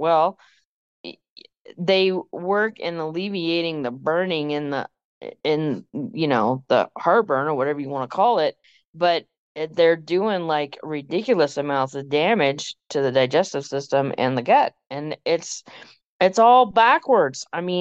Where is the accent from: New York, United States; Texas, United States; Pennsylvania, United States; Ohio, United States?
Texas, United States; I mean, most people know I grew up in Texas.